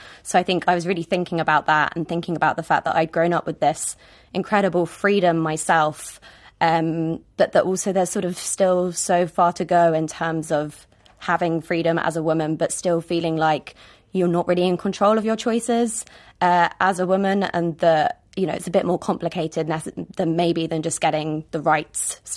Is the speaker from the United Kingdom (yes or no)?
yes; England, United Kingdom; moved away as an adult; now in Ireland; I'd always taken those things totally for granted growing up in England